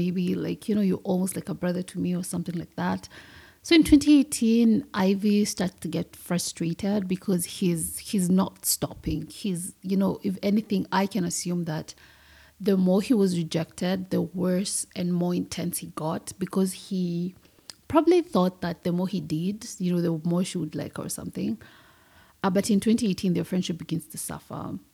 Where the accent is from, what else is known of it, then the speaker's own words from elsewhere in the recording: Kenya; just because I've been born and raised in Kenyan society, one thing that irritates me about Kenyan men